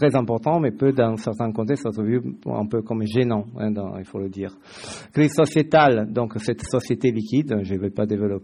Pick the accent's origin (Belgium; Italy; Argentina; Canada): Italy; accent: Italian; French is a second language; moved away as an adult; now in France; Je suis italien, ça vous avez pu le comprendre dans mon accent.